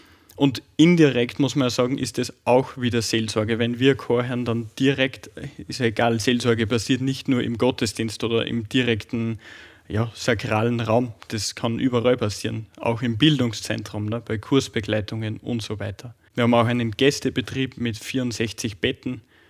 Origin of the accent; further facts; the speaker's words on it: Reichersberg, Upper Austria, Austria; bin seit 2023 hier im Stift Reichersberg, zurzeit im Noviziat. Ich bin tatsächlich auch ein gebürtiger Reichersberger, also ein waschechter Innviertler.